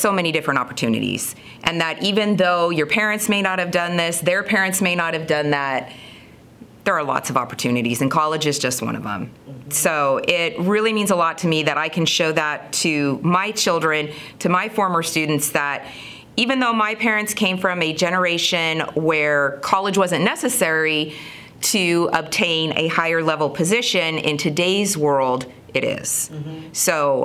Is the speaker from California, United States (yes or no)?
no; Las Vegas, Nevada, United States; I also had an offer for UNLV. I'm from Las Vegas.